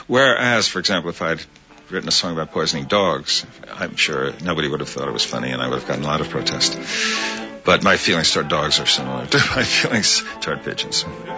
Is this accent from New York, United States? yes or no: yes; New York City, New York, United States; I grew up in New York City, so the pigeons were not a pleasant sight.